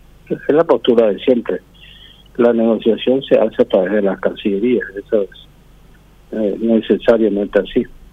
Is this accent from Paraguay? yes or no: yes; Paraguay; somos nosotros los paraguayos